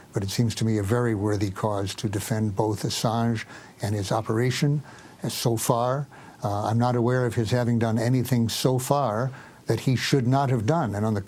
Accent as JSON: {"language": "English", "country": "United States", "said": "It's outrageous and humiliating to me as an American citizen to have to acknowledge that someone like that is in danger from our own government right now"}